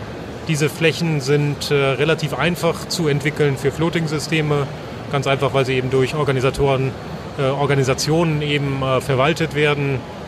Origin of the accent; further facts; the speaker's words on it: Northern Germany, Germany; als Norddeutscher sage ich